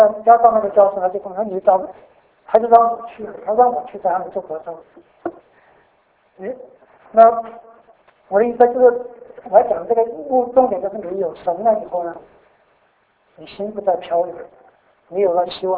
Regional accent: Sichuan, China; 我说我四川人。

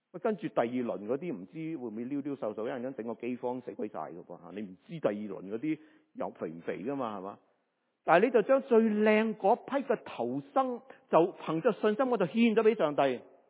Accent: China; 我哋中國人應該好明白大仔

